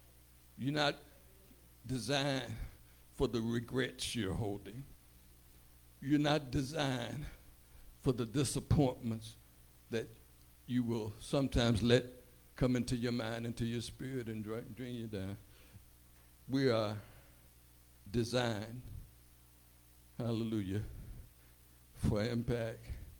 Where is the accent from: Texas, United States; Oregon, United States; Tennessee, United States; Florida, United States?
Tennessee, United States; And then I tell them, I'm from Preston Taylor Projects. I tell them, I'm an alumnus of the Kappa Kitten Little League Baseball team.